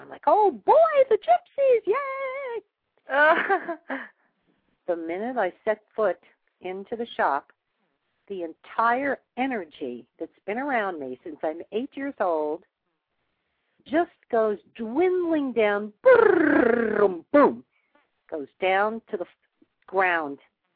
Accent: Brooklyn, New York, United States; born there; When I was 3 years old, I was born in Brooklyn, New York.

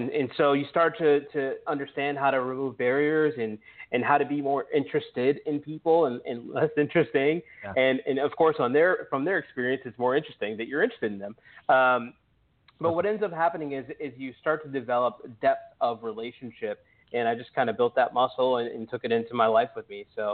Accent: Pittsburgh, Pennsylvania, United States; I grew up in Pittsburgh. Inner city, if you guys aren't familiar with Pittsburgh, really kind of a blue collar steel town.

